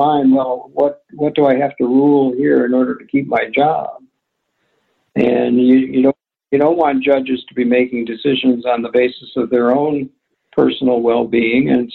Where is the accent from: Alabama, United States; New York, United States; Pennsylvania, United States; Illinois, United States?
Illinois, United States; Chicago; now in South Bend, United States; So I thank you both, Jeff and John, for the opportunity to talk to my hometown. I miss Chicago, but I feel that Notre Dame and South Bend is a pretty unique place too.